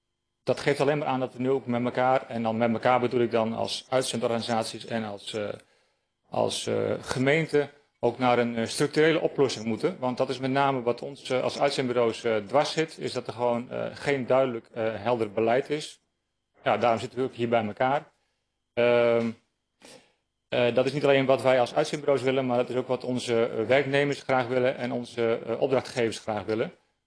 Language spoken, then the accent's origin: Dutch; Friesland, Netherlands; Maar goed, stop mij als Fries met een paar Limburgers in huis